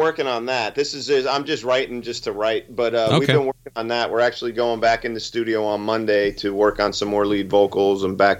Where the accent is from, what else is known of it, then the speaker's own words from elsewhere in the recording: Toms River, New Jersey, United States; I was Christmas shopping in my hometown of Toms River, and I was at the Ocean County Mall